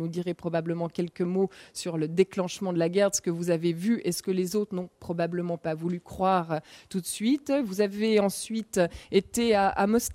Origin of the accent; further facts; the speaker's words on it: Switzerland; Vous savez, on pose des questions en tant que Suisse.